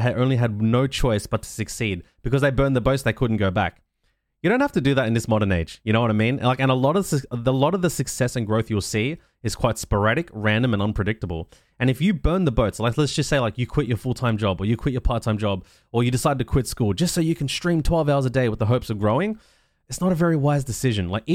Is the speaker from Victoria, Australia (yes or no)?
yes; Melbourne, Victoria, Australia; I'm a guy from Melbourne, Australia, who did content creation for almost 7 years straight.